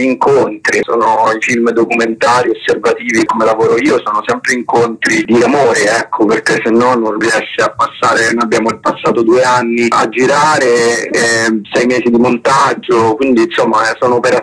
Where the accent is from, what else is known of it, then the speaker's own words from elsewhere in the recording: Rome, Lazio, Italy; Io sono cresciuto a Roma